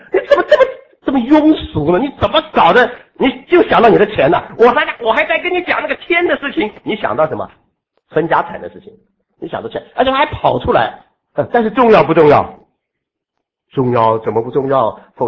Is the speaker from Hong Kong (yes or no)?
yes; Hong Kong; 今天我们香港人天天的忧虑